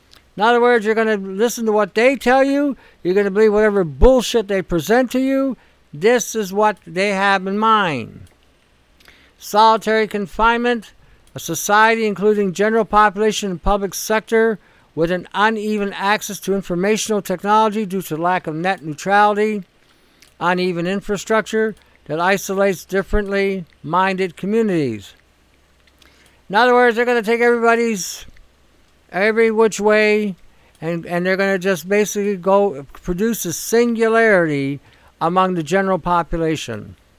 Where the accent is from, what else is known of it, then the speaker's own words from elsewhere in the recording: Canada; I was going to vote for a representative that represented me as a Canadian